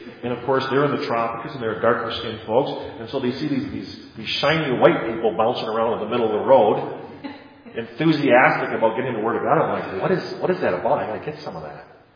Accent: Midwest, United States; We decided to do some steaks because we're from the Midwest.

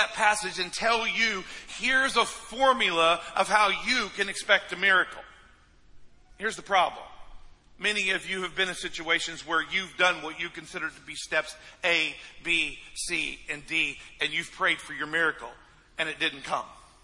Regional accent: Midwest, United States; I grew up in the Midwest. A lot of snow. And when the snow melts, lots of mud.

